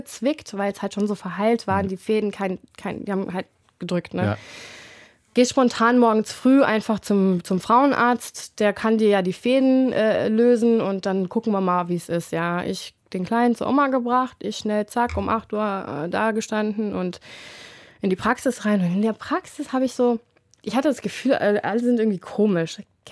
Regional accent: United States; also born or lived in Germany; Und ich bin ja in Deutschland geboren, ne, aber in Amerika aufgewachsen.

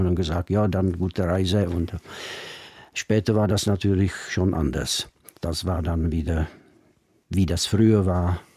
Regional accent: Vysoké Mýto, Pardubice Region, Czechia; bin ich geboren in Vysoké Mýto, das ist östlich von Prag, etwa 150 Kilometer nordöstlich. Und da wohnten wir direkt gegenüber einer Kaserne

